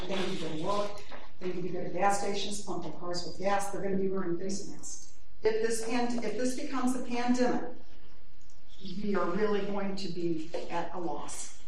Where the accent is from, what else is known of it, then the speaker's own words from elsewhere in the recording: Florida, United States; also born or lived in Virginia; I've lived in Palm Coast for 2 years. I'm from Virginia. Actually, originally from Florida, graduated from the University of Florida